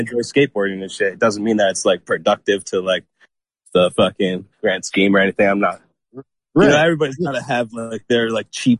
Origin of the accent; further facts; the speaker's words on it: Herkimer, New York, United States; now in Colorado, United States; I'm from upstate New York. I live in Colorado.